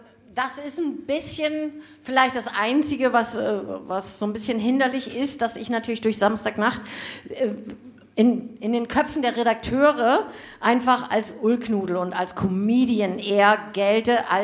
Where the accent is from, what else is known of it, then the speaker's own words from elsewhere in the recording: Hamburg, Germany; now in Schleswig, Germany; Ich bin in Hamburg aufgewachsen, aber mittlerweile wohne ich in Schleswig